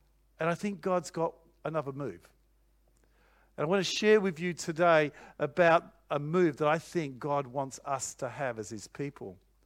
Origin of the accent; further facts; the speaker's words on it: Australia; I said, no, up here, I'm being an Australian who's very tall.